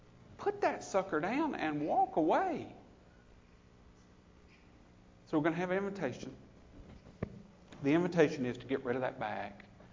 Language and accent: English; Deep South, United States; You see, I was raised in the Deep South, and I'm a gentleman.